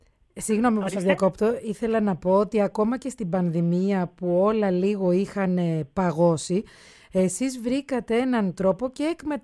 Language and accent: Greek; Peloponnese, Greece; γιατί και εγώ κατάγομαι από την Αρκαδία